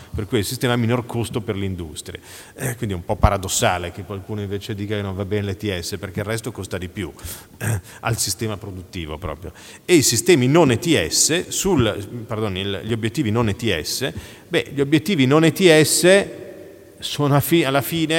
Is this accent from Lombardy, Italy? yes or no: yes; Milan, Lombardy, Italy; io sono milanese, ci mancherebbe altro che assessore di Milano che non lo dica